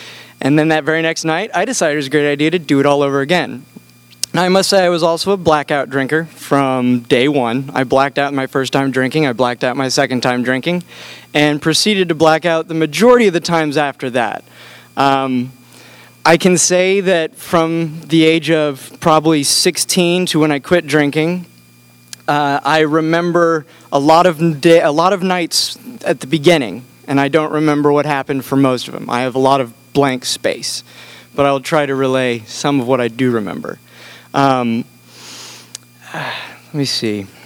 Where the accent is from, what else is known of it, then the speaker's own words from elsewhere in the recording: Kansas, United States; I was born and raised in Kansas, not originally from Florida. My father was a pastor, and so I grew up as a PK, or pastor's kid.